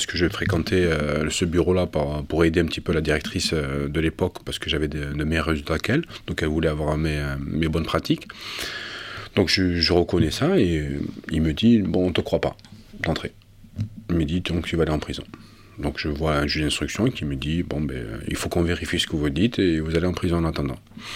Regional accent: Pau, Nouvelle-Aquitaine, France; Peu de gens savent que je suis originaire de Pau.

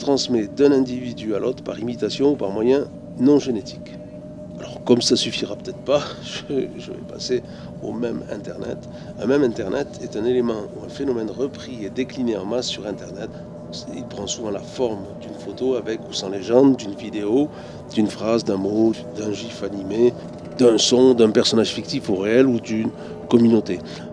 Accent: South, France; je ne fais déjà pas grande différence entre les « et » Je suis du Sud.

